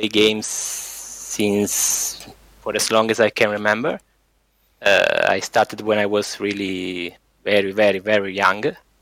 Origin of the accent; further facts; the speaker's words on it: Italy; I'm from Italy.